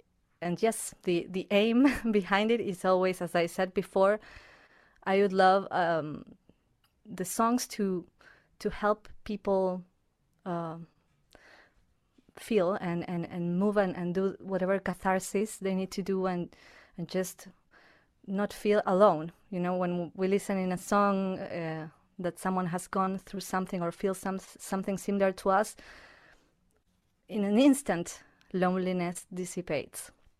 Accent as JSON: {"language": "English", "country": "Argentina", "second_language": "English", "moved": "yes", "lives_now": "Winnipeg, Canada", "said": "I am from Argentina. I moved to Canada, to Winnipeg in 2016."}